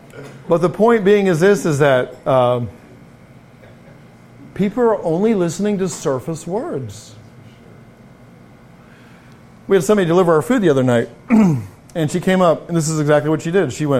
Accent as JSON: {"language": "English", "region": "England", "country": "United Kingdom", "tie": "born or raised there", "said": "I grew up in England. It just comes with the English culture."}